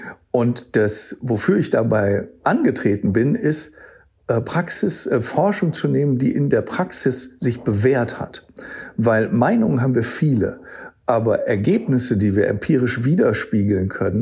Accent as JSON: {"language": "German", "region": "England", "country": "United Kingdom", "said": "Ich bin auch Engländer, also auch heißt, ich bin auch Deutscher und auch Engländer."}